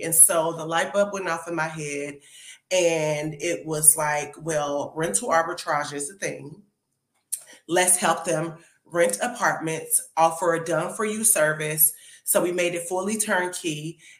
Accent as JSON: {"language": "English", "town": "Chicago", "region": "Illinois", "country": "United States", "tie": "born or raised there", "also_born_or_lived": "Miami", "said": "I'm born and raised in Chicago, lived in Miami for 11 years, and then now making my transition to New York."}